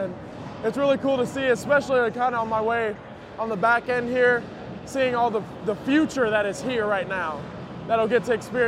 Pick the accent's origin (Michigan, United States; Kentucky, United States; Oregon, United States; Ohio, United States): Kentucky, United States; Lexington; I'm a senior here at UK. I'm a sports communication major. I'm from Lexington. This is my home.